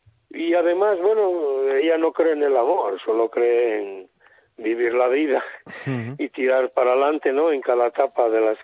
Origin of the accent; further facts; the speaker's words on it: Asturias, Spain; born there; now in Oviedo, Spain; chicas en la cuenca donde yo nací.